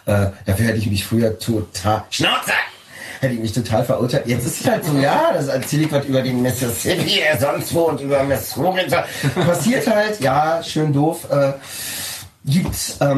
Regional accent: Berlin, Germany; Ich bin hier geboren. Ich bin Berliner.

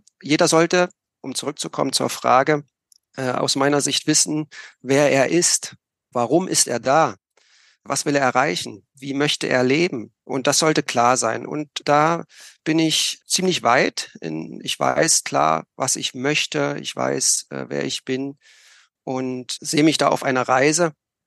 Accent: Berlin, Germany; Ich bin in Berlin geboren. Damals, oder ich könnte fast sagen, in einem Land, was es jetzt nicht mehr gibt, weil im Ostteil von Berlin, ja, für mich ist Deutschland eine Einheit, aber nichtsdestotrotz bin ich in der Charité zur Welt gekommen

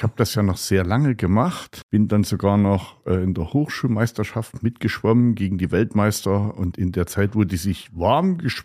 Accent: Gera, Thuringia, Germany; ich bin in Gera geboren, Familie in der dritten Generation, reine Gersche und in dem Sinne hier verwurzelt, Urgestein.

